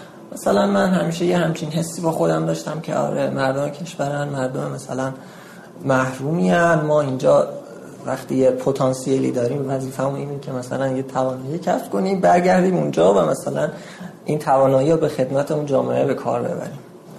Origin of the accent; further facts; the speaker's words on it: Iran; حالا درسته ما اصالتاً افغانستانی هستیم، ولی من الان به معنای 100% یه جوان ایرانی ام، متولد اینجا، فرهنگ اینجا رو دارم، زبون اینجایی، لهجه اینجایی